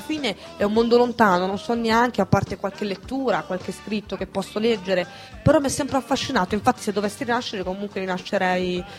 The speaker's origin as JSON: {"language": "Italian", "town": "Milan", "region": "Lombardy", "country": "Italy", "tie": "born there", "said": "non sono nata negli anni 60, Milano, comunque sì, sono nata a Milano."}